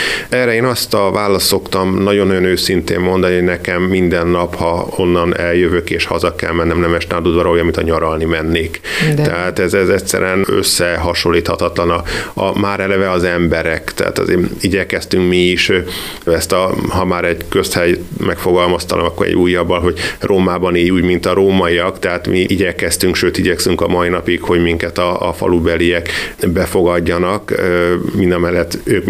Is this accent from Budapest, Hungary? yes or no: yes; Budapest, Hungary; mondom, gyerekek, én budapesti gyerek vagyok, én itt fogok nagyon szépen megöregedni